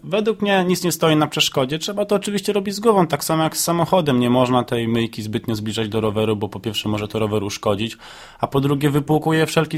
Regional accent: Jelenia Góra, Lower Silesian Voivodeship, Poland; Ponieważ pochodzę z Jeleniej Góry, jest to teren górzysty

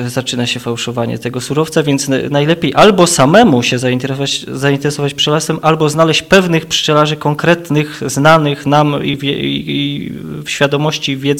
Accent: Masovian Voivodeship, Poland; ja jestem spod Radomia

